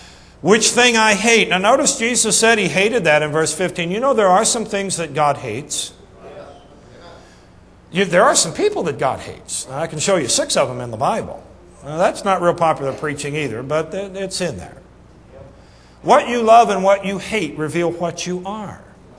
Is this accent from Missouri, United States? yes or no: yes; Missouri, United States; I'm from Missouri. I'd like for you to show me. Our mascot is a mule.